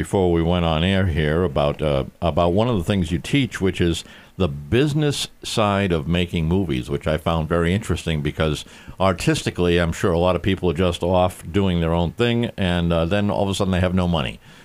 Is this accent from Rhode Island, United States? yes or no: yes; Rhode Island, United States; Because I'm from Rhode Island.